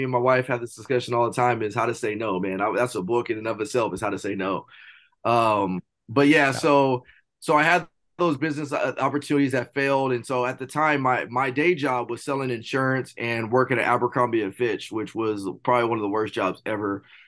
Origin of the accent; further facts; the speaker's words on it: Rialto, California, United States; So I grew up out here in Rialto, California, had the opportunity to go play college football, University of Nevada, Las Vegas, which was awesome.